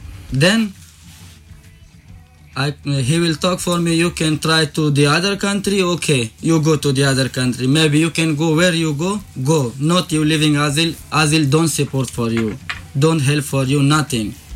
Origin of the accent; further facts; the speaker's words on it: Afghanistan; English is a second language; now in Slovenia; I'm from Afghanistan. Sorry, because it's too much strong story we have in from Afghanistan. I have 14 months here in Slovenia.